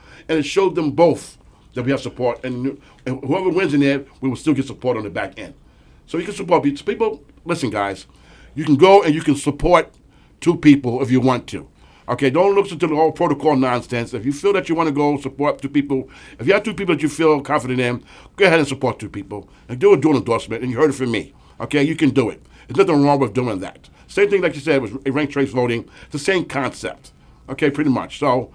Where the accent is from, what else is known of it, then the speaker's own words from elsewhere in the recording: Queens, New York, United States; I'm from Queens, so I know we have a few, you know what I'm saying?